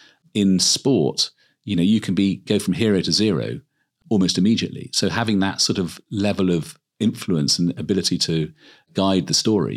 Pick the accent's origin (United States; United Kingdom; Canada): United Kingdom; Swindon, South West England; born there; I mean, I was born in Swindon, so it should be the club I support.